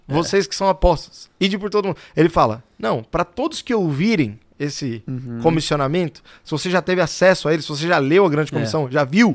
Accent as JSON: {"language": "Portuguese", "region": "São Paulo", "country": "Brazil", "said": "Por exemplo, cara, eu sou aqui de São Paulo."}